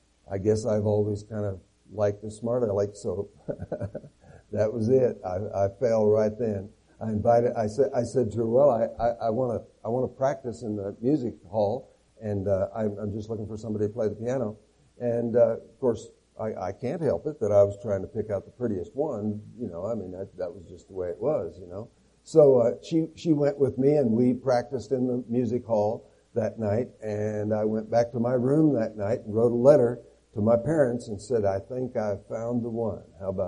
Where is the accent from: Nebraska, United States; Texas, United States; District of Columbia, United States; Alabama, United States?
Nebraska, United States; also born or lived in Colorado; I grew up in Nebraska.